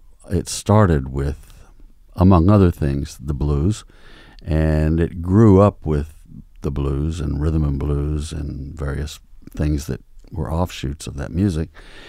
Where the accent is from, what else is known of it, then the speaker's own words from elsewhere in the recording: Oklahoma, United States; also born or lived in Texas; I grew up in Oklahoma and Texas, and it's not.